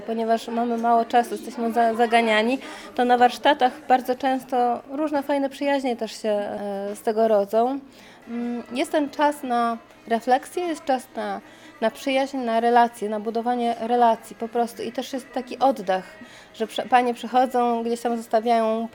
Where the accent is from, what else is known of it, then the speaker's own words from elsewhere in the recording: Gdynia, Pomeranian Voivodeship, Poland; Wychowałam się na Kamiennej Górze w Gdyni, w ogrodzie, gdzie rosły dziko fiołki.